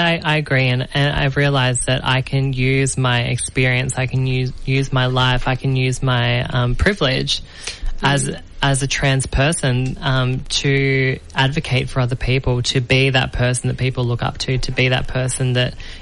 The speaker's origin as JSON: {"language": "English", "town": "Sydney", "region": "New South Wales", "country": "Australia", "lives_now": "Melbourne, Australia", "said": "So I'm from Sydney originally"}